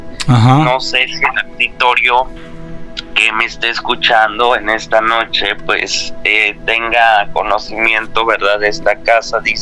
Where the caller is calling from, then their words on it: Piedras Negras, Coahuila, Mexico; Hablo de acá, de Piedras Negras, Coahuila.